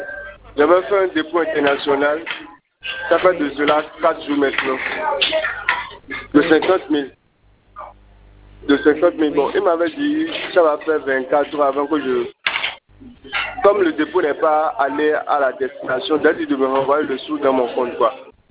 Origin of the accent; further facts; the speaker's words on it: Benin; C'était mon numéro de Bénin. En fait, je suis un Béninois.